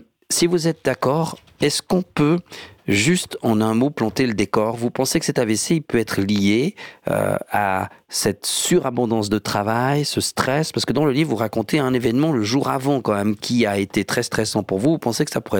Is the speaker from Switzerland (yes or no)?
yes; Switzerland; chez nous en Suisse ça a l'air d'être plus calme que chez vous